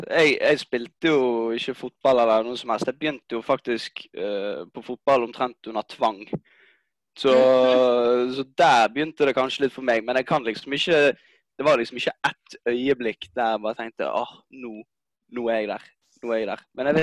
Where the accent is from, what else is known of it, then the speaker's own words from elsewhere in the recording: Bergen, Vestland, Norway; jeg er jo bergenser